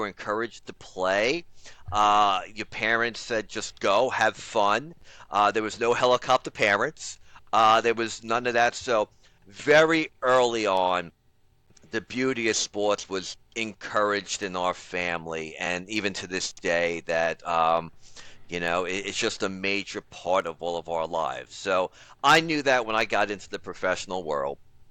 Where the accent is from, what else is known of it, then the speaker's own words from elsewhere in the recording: Bronx, New York, United States; because we grew up in the Throgs Neck section of the Bronx, was you either play wiffle ball